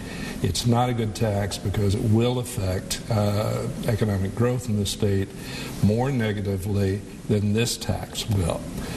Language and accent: English; Illinois, United States; I said, I came from Illinois, where Chicago and the rest of the state exists. I understand North-South.